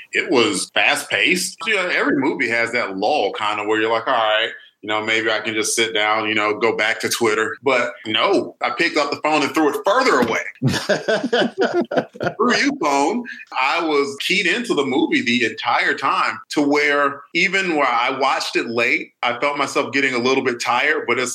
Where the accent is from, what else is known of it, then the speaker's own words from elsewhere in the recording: United States; Well, I'm American.